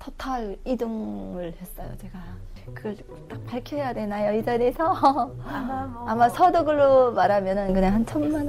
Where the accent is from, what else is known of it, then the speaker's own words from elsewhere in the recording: North Korea; now in South Korea; 중국에서는 안 왔고요. 북한에서 왔어요.